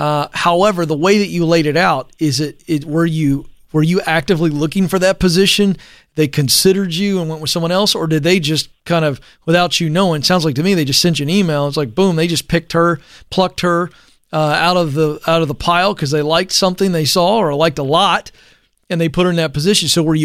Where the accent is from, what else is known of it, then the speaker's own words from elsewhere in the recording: the South, United States; You know, Joe, it occurs to me that I'm, you know, born and raised in the South. Well, I don't have a thick Southern accent.